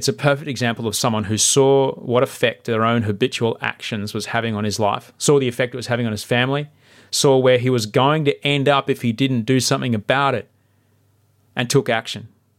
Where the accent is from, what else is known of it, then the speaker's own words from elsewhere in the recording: Brisbane, Queensland, Australia; I can't wait to do it in my hometown of Brisbane